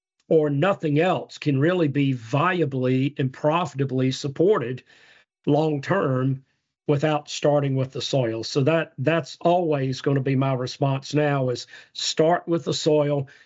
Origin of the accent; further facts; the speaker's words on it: South Carolina, United States; now in Mississippi, United States; I am actually a sixth generation family farmer and rancher, although the farm I grew up on is in South Carolina, and they've been there since 1840